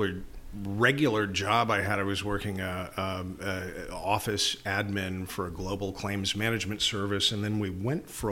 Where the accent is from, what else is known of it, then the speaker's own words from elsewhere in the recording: Houston, Texas, United States; Born and raised in Houston.